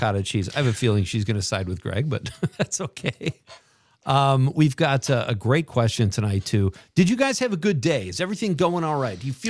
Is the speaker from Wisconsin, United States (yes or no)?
yes; Wisconsin, United States; We just mentioned we're from Wisconsin. We love the seasons.